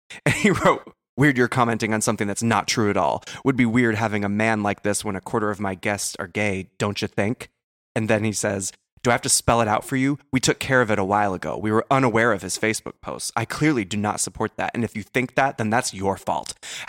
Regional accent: the South, United States; I'm from the South. I know Southern passive aggression.

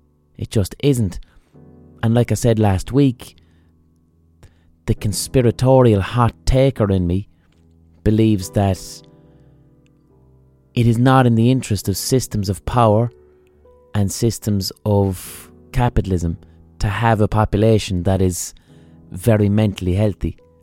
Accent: Limerick, Munster, Ireland; I'm from Limerick, lads, and things are a lot better now.

